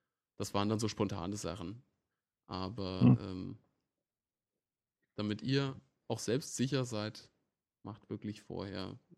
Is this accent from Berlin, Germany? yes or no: yes; Berlin, Germany; Wo es mich auch wieder so ein bisschen an meine Heimatstadt Berlin erinnert.